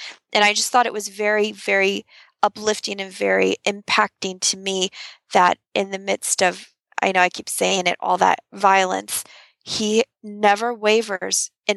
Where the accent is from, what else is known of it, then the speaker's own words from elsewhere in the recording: United States; And I think that for me as an American sitting on the other side of this, I don't feel like I fully understand the Middle Eastern culture over there.